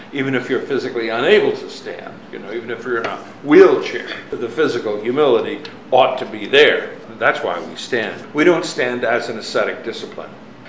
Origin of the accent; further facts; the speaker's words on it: Pennsylvania, United States; And being as how I'm from Pennsylvania, I just say Whataburger, and nobody even knows what I'm talking about because people from Pennsylvania don't say water right.